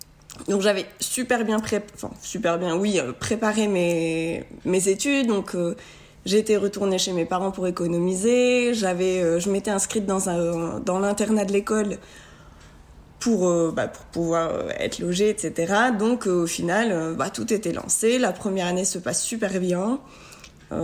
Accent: France; j'ai 29 ans, je suis française, j'habite dans le Nord et j'ai décidé de faire mes études à Liège, en Belgique.

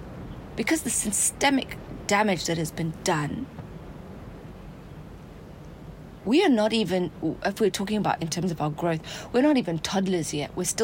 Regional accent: Zambia; growing up in Zambia, I didn't.

